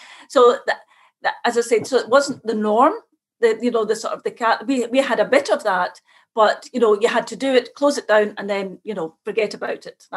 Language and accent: English; Scotland, United Kingdom; I come from Scotland. I mean, I come from a Catholic background, of course, an Irish Catholic background.